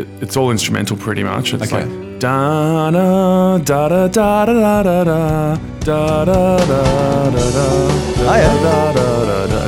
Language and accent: English; Mudgee, New South Wales, Australia; I was riding a dirt bike out in Mudgee, which is my hometown where I grew up in.